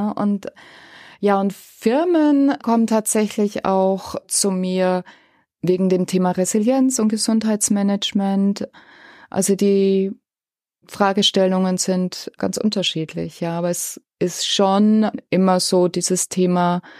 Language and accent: German; Bavaria, Germany; now in Kochel, Germany; Ich bin in einem fränkischen Dorf aufgewachsen. Ein ganz kleines Dorf.